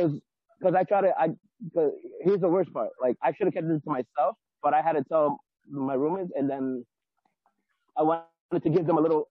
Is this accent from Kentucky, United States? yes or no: no; Bronx, New York, United States; Yes. I'm originally from the Bronx.